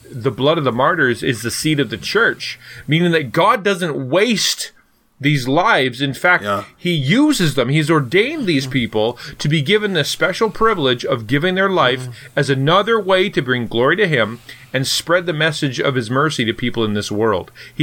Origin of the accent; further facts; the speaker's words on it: Canada; Even though I'm a Canadian and he probably won't be the Republican candidate